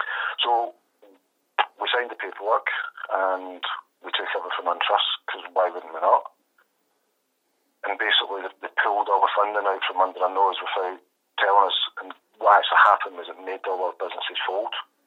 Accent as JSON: {"language": "English", "town": "Glasgow", "region": "Scotland", "country": "United Kingdom", "said": "I come from Scotland, Glasgow, and I'm classed as a serial entrepreneur in Scotland."}